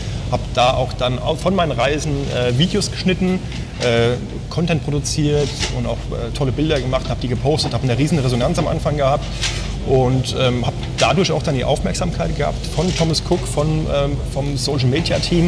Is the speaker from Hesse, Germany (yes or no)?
yes; Dorheim, Hesse, Germany; also born or lived in Wölfersheim; aus dem wunderschönen Wetteraukreis in der Nähe von Frankfurt. Ich komme aus Wölversheim, ursprünglich aus Dorheim und das ist auch ganz in der Nähe von Bad Nauheim, da wo … stationiert war.